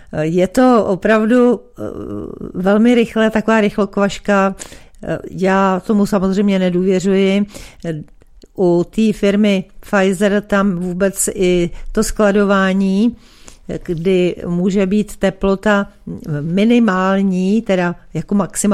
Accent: Bohemia, Czechia; Jinak u nás v Čechách by vakcinace měla začít co nejdříve.

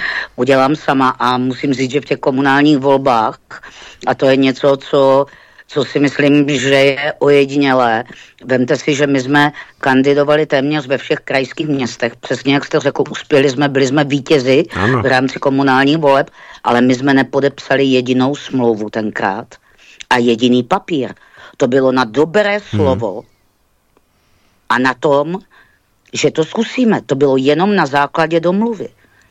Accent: Olomouc, Olomouc Region, Czechia; protože já jsem rodák z Olomouce

